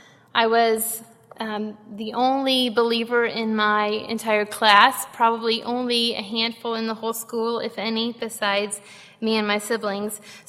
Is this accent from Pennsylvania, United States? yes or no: no; Chattanooga, Tennessee, United States; born there; I was born here in Chattanooga, to a family that many of you know well.